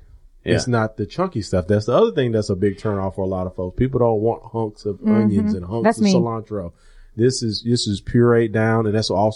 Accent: Southwest, United States; growing up in the Southwest, you open a jar

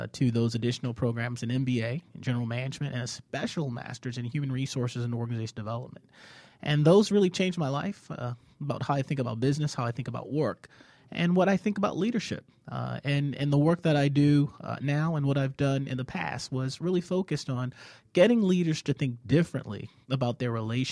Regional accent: Baltimore, Maryland, United States; born there; Well, I was born in Baltimore, Maryland. I sometimes joke that that's right between the wire and the corner, because it's true.

